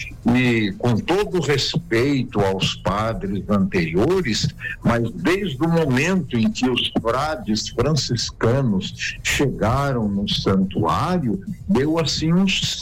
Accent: Guaratinguetá, São Paulo, Brazil; now in Rodeio, Brazil; Eu sou filho de Guaratinguetá, nasci no Pedregulho, no ano de 1946.

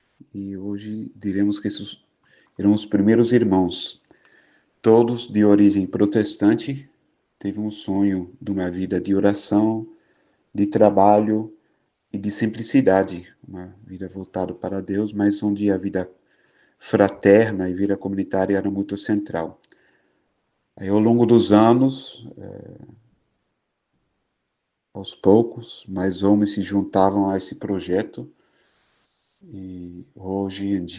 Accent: Netherlands; Portuguese is a second language; also born or lived in France; now in Brazil; depois de ter vivido 8 anos na comunidade TZ na França. Eu sou natural da Holanda, então desde já peço perdão para a minha fala. Às vezes eu falo palavras um pouco errado

